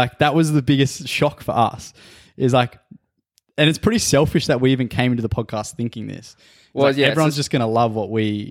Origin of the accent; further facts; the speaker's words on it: Canberra, Australian Capital Territory, Australia; because we're from Canberra, a pretty small city.